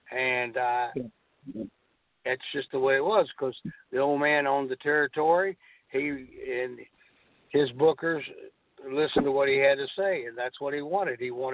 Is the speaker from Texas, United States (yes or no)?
yes; Dallas, Texas, United States; And besides, I was from Dallas, so I enjoyed being there anyway.